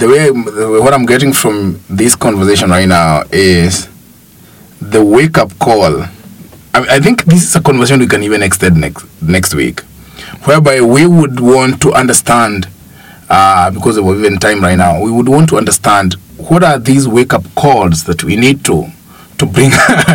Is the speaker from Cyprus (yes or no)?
no; Kenya; I come from Kenya.